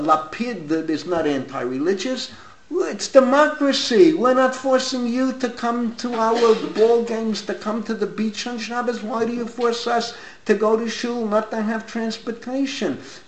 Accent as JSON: {"language": "English", "region": "New York", "country": "United States", "tie": "born or raised there", "said": "I grew up in the Bronx. 20-minute walk from Yankee Stadium."}